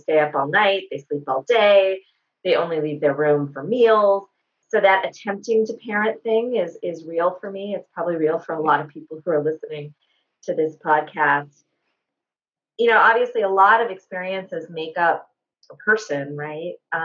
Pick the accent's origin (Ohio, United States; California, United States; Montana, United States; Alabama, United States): California, United States; Los Angeles; I grew up in LA's San Fernando Valley, back when Valley Girls actually